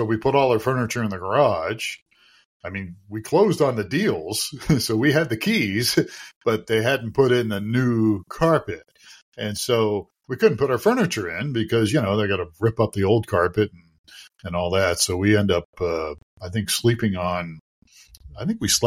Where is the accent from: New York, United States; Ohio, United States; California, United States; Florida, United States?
Ohio, United States; now in Tucson, United States; I mean, when I grew up in Ohio, allergy season varied, but a lot of time it was summertime for me.